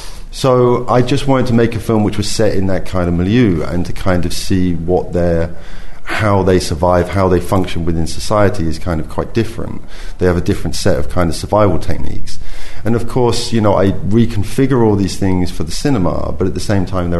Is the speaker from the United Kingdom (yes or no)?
yes; England, United Kingdom; I'm from the working class, that's how I grew up in England.